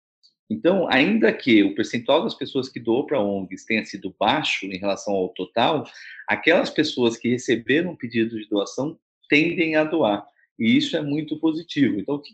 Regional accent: São Paulo, Brazil; Aqui em São Paulo, eu sou de São Paulo

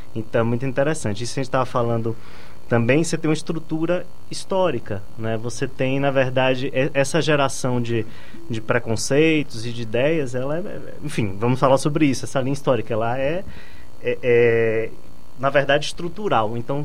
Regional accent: Bahia, Brazil; Eu sou baiano, na Bahia eu sou menos negro do que aqui.

